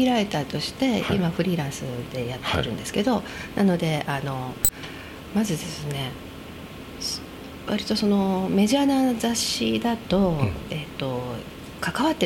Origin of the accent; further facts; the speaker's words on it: Okayama, Japan; 私はですね、はい、岡山出身です。